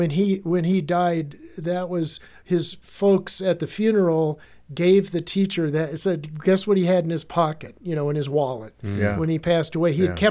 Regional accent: Arizona, United States; I'm from Arizona, so.

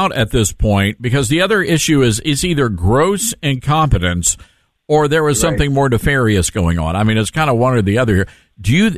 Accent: Tennessee, United States; And Senator, I'm from Tennessee, so Marsha Blackburn is my senator.

